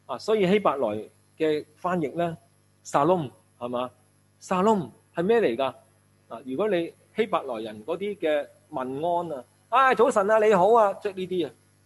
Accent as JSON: {"language": "Cantonese", "country": "Hong Kong", "said": "佢竟然问我哋香港人啊，佢身处美国，佢问我香港人啊"}